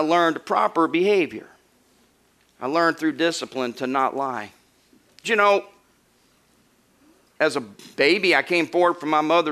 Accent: the South, United States; I'm from the South. We got whoopings.

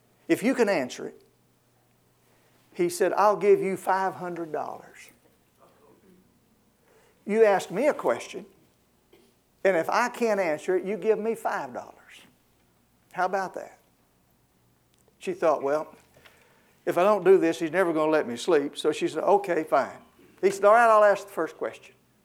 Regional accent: Arkansas, United States; you know, I was born and raised in Arkansas. We considered Texas one of our border states.

